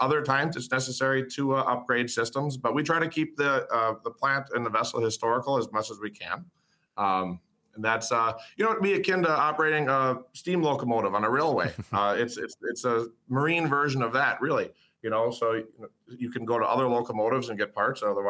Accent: Howards Grove, Wisconsin, United States; I grew up in Wisconsin from a small town called Howard's Grove, just 20 minutes south of Manitowoc.

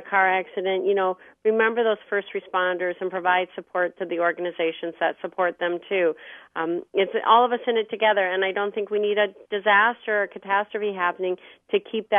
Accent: Alpena, Michigan, United States; born or raised there

